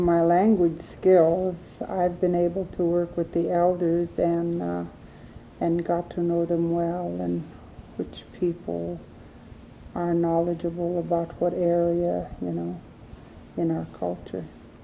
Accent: Kotzebue, Alaska, United States; I was born and raised here in Kotzebue.

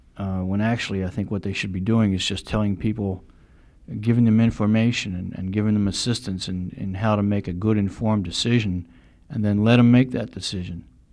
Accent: Fairbanks, Alaska, United States; I'm from Fairbanks.

